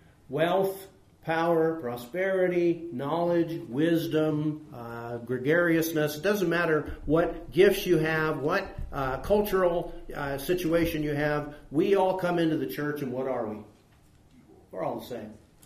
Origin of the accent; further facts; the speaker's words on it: United States; So when some of us get to go to a third world, and they want to put us on a pedestal because we're from America, where do we put ourselves?